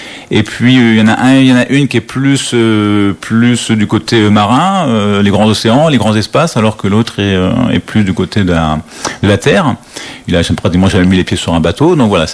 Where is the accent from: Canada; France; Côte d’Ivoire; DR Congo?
France; Lamballe, Brittany; Moi, je suis originaire de Lamballe, hein, donc pour moi, faire le repérage, ça a été beaucoup plus facile.